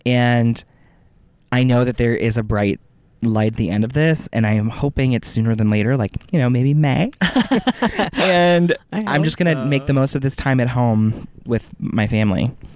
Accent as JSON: {"language": "English", "region": "Ohio", "country": "United States", "said": "I mean, and we're two nobodies from Ohio."}